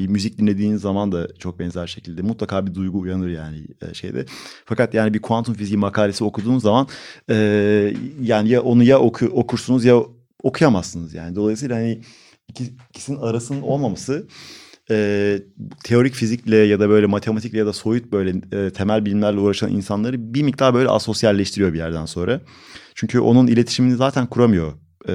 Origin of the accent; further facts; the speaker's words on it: Ankara, Turkey; Ben Ankaralıyım.